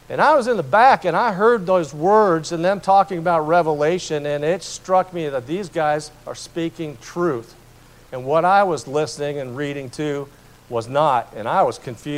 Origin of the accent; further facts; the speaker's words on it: Des Moines, Iowa, United States; I was raised in Little Jerusalem in Des Moines, Iowa. I attended synagogue every so often up the street.